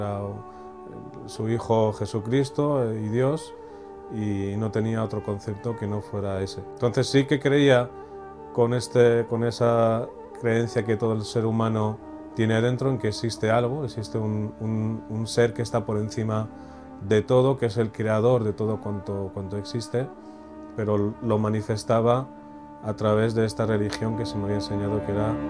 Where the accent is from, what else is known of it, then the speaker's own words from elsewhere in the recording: Spain; Soy español musulmán. Converso al Islam en el año 1996. Ahora tengo 35 años y vivo en la ciudad de Valencia, en España.